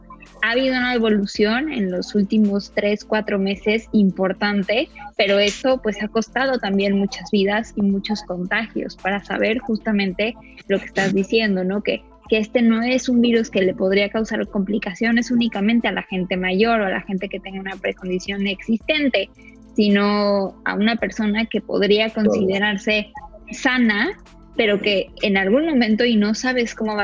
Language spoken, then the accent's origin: Spanish; Mexico; los hábitos alimenticios que tenemos como mexicanos.